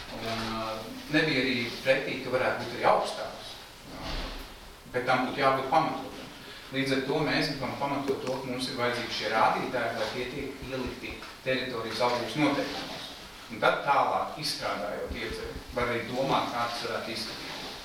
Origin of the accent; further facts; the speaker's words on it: Tukums, Tukums Municipality, Latvia; Es esmu pats tukumnieks, dzimis Tukumā. Es dzimītā un pavadīju šeit vēlāko dzīves daļu.